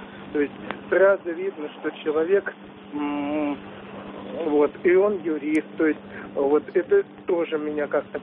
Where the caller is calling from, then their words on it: Chernogolovka, Moscow Oblast, Russia; Я Черноголовки.